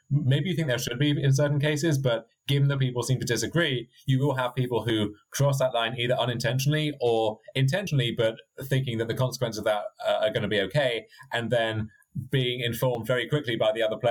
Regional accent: United Kingdom; or maybe it's because I'm British and we have horrible dentistry.

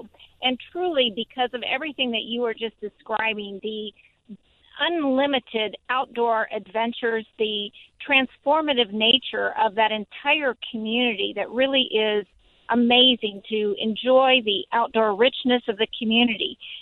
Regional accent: Colorado, United States; My husband's from Iowa. I'm from Colorado. So we're from smaller towns.

